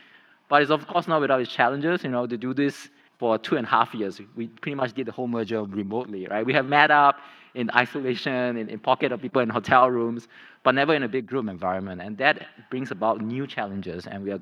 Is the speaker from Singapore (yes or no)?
yes; Singapore; I'm a Singaporean. I was born and raised here, spent time overseas.